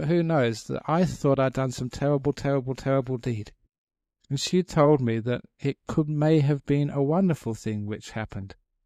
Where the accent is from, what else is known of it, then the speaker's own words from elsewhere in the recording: England, United Kingdom; when I was growing up in England